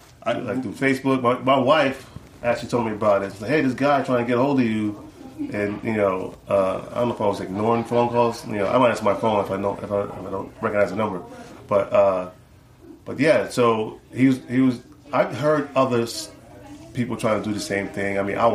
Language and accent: English; The Bronx, New York, United States; Well, we born and raised in New York, in the Bronx, we used to break dance, pop and all that stuff on the streets, along with other dancers.